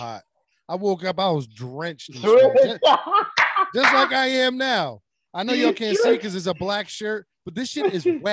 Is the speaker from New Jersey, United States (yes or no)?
yes; New Jersey, United States; I'm from Jersey originally.